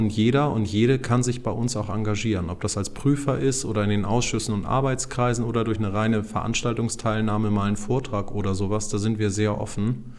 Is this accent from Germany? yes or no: yes; Hamburg, Germany; Nein, für Niendorf, wo ich herkomme.